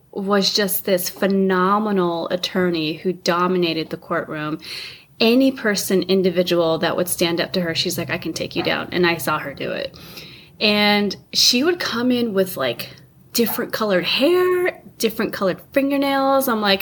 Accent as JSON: {"language": "English", "town": "Grand Canyon National Park", "region": "Arizona", "country": "United States", "also_born_or_lived": "Wyoming / Montana", "said": "I hail from Grand Canyon National Park, actually, from Arizona. So all my awesome Northern Arizona peeps out there, hello."}